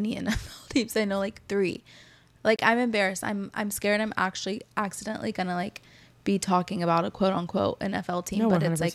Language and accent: English; Texas, United States; I'm from Texas. Like, I'll root for Texas unless they're playing Florida at this point.